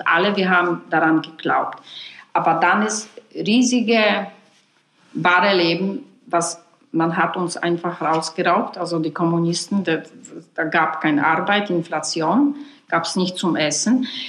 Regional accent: Warsaw, Masovian Voivodeship, Poland; German is a second language; Vielleicht jetzt Warschau ist schön, das ist mein Heimatstadt, aber war gefährlich, kalt und einfach.

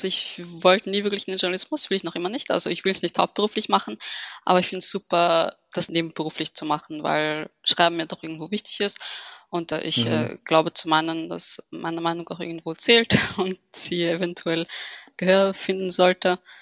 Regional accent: Vienna, Austria; born there; ich bin gebürtige Wienerin, habe Wurzeln in Ägypten, bin aber doch irgendwo heimatlos.

